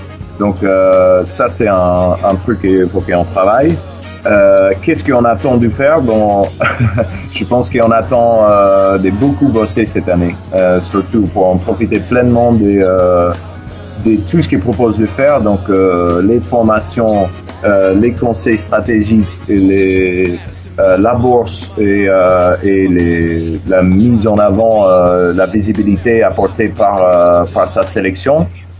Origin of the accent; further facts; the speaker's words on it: New York, United States; first language en; French is a second language; now in Strasbourg, France; C'est ça, je viens de l'État de New York, mais ça fait à peu près 6 ans que j'habite à Strasbourg.